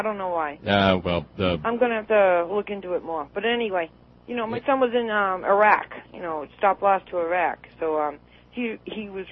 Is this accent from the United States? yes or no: yes; Northeast, United States; I guess that's a really big southern drink, but I'm from the Northeast, you know.